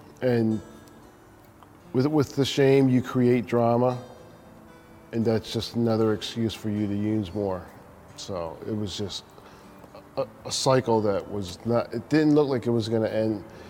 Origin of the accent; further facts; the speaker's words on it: Philadelphia, Pennsylvania, United States; I was born and raised in Philadelphia, Chinatown. It's a small community, but vibrant in a lot of restaurants, a lot of the Chinese culture.